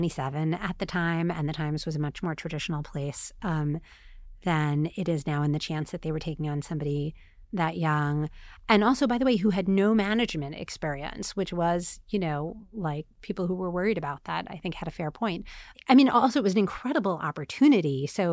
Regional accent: Staten Island, New York, United States; also born or lived in Queens / New Jersey; Okay, so I grew up like totally like Bridge and Tunnel, New York, before it was cool. I'm from Staten Island and Queens and New Jersey.

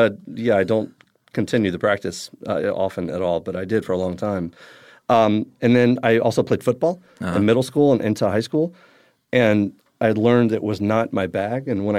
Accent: Charleston, South Carolina, United States; I grew up in Charleston until I was

